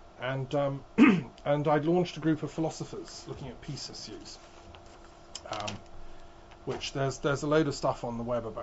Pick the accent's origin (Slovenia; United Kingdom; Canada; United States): Canada; born there; Then I went to Canada independently at the University of Calgary and I'm Canadian by birth.